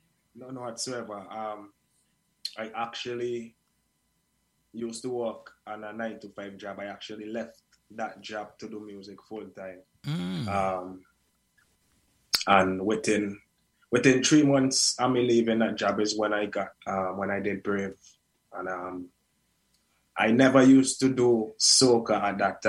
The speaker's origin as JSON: {"language": "English", "country": "St. Vincent & Grenadines", "tie": "born or raised there", "said": "I'm from St. Vincent and the Grenadines."}